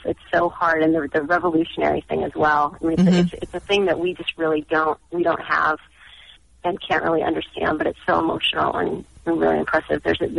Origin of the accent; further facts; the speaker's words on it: California, United States; I grew up in Southern California.